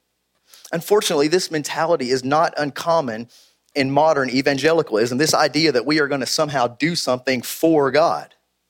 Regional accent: Winchester, United States; to add a third campus over in Winchester, which is my hometown.

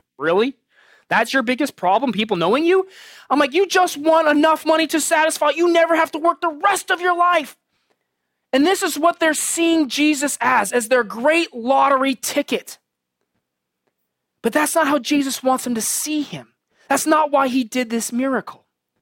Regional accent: San Diego, California, United States; I grew up in San Diego, and we're coming out around Coronado

